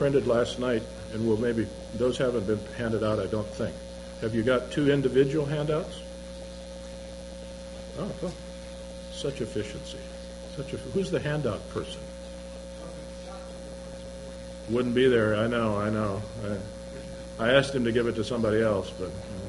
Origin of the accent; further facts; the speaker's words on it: Slidell, Louisiana, United States; from Slidell, Louisiana.